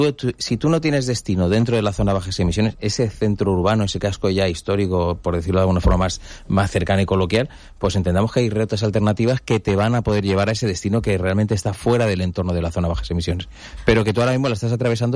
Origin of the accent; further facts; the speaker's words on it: Benidorm, Valencian Community, Spain; que somos de aquí de Benidorm